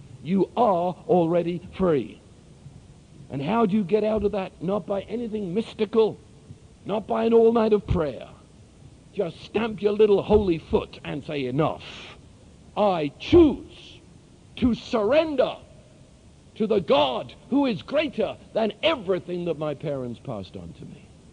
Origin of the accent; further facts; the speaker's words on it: London, United Kingdom; born there; I was born in London just before World War II.